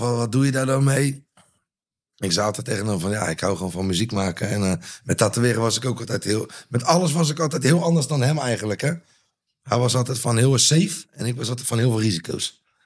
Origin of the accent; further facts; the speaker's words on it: Rotterdam, South Holland, Netherlands; Ik ben opgegroeid als Feyenoorder. Omdat ik uit Rotterdam kom.